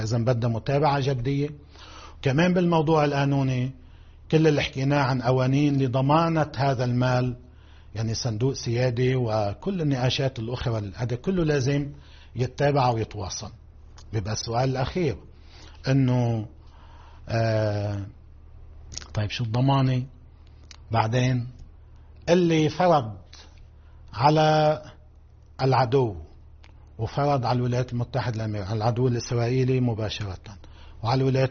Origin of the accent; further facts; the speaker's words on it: Lebanon; كلنا مع بعضنا كلبنانيين،